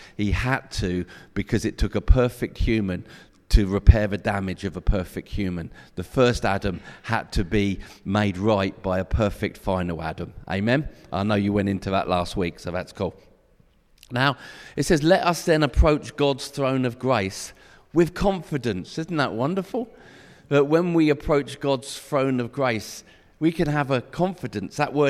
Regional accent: England, United Kingdom; Now, being British and English, whatever you want to call me, it's amazing.

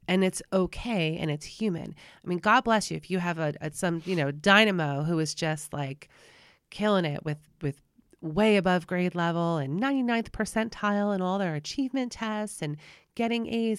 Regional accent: New Jersey, United States; not to sound like the Sopranos, and you know we are from New Jersey

